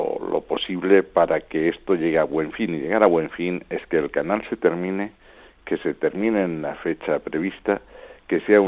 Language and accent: Spanish; Spain; formo parte, como cualquier español que defienda en la unidad de España